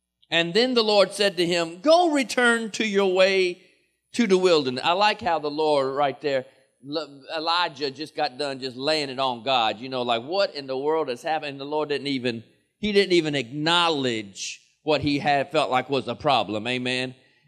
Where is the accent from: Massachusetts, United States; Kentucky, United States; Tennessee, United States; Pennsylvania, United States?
Kentucky, United States; I said, well, I don't read a lot. I'm from Kentucky.